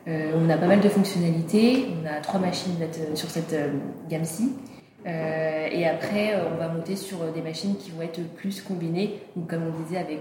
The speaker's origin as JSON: {"language": "French", "town": "Paris", "region": "Île-de-France", "country": "France", "tie": "born there", "also_born_or_lived": "Brittany / Normandy", "said": "Et moi je suis née à Paris, mais je suis partie longtemps en Bretagne, Normandie, et là je suis revenue depuis bien 4-5 ans."}